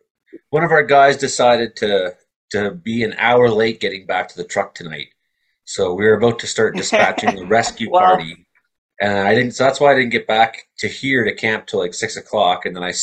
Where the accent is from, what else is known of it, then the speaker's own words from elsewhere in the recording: Ontario, Canada; After being around Canada so much of my life and then growing up in Central Ontario